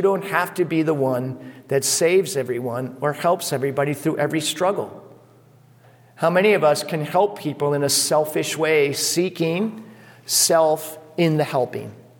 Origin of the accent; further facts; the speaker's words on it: New York, United States; I'm from New York and all New Yorkers are like that, right?